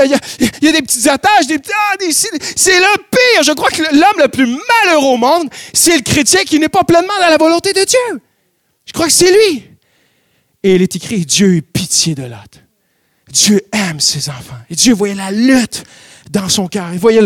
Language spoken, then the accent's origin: French; Canada; On a une expression chez nous au Canada